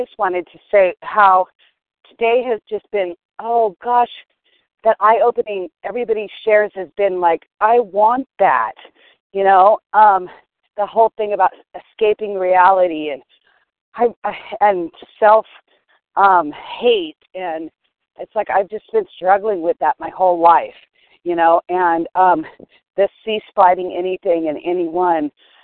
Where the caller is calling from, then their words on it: California, United States; Okay. I'm calling from California.